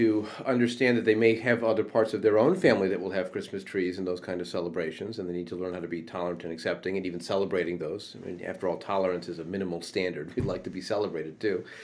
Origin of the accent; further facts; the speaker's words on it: Midwest, United States; I personally am Jewish. I'm also white. I'm also male. I'm also from the Midwest.